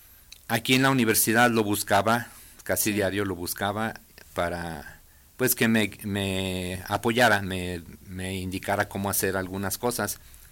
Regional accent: Aguascalientes, Mexico; born there; soy nacido aquí en Aguascalientes, aunque mis abuelos paternos son de San Miguel del Alto, Jalisco.

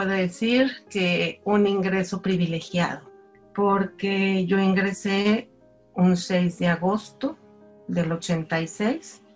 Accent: Monterrey, Nuevo León, Mexico; born there; now in Aguascalientes, Mexico; Yo nací en Monterrey, Nuevo León, soy regia, pero me considero más hidrocálida porque ya tengo aquí 38 años.

